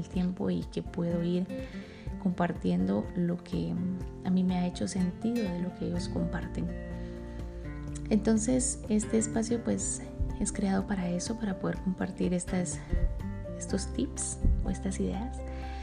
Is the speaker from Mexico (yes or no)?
no; Guatemala; Soy guatemalteca, soy madre de familia, soy esposa, soy hija, soy hermana, soy amiga.